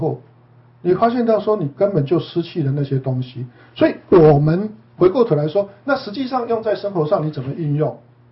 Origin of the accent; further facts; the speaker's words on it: Luodong, Yilan County, Taiwan; 在我们乡下罗东啊